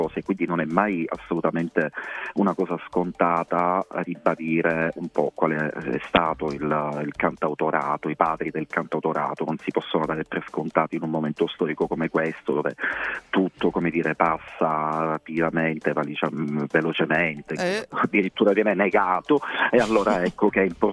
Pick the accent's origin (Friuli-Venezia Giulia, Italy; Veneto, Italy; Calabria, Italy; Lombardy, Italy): Calabria, Italy; San Fili; Io ci tengo a dire che sono di Sanfili, come si sa, è un po' la capitale delle magare